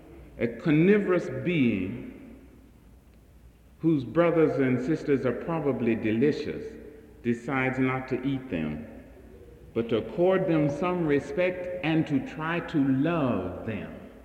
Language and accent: English; St. Louis, Missouri, United States; born there; It is true, I was born in St. Louis and spent, all told, probably less than 2 years here.